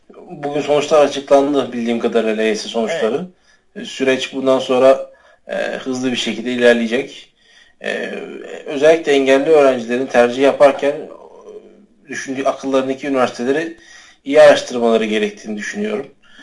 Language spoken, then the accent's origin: Turkish; Eskişehir, Turkey; now in Istanbul, Turkey; Eskişehirliyim. Yaklaşık 6 yıldır İstanbul'da yaşıyorum.